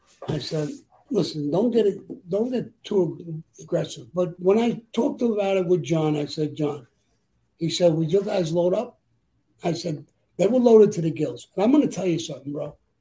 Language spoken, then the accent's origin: English; Brooklyn, New York, United States; And he came from Queens. I came from Brooklyn. It was a different neighborhood. I didn't grow up with him